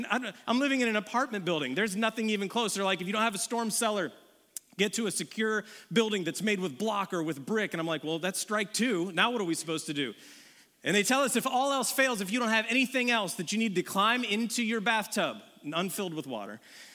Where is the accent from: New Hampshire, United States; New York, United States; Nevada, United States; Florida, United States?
Florida, United States; We're both from Florida. We've never seen a storm like this. In Floridians, we go through storms, right?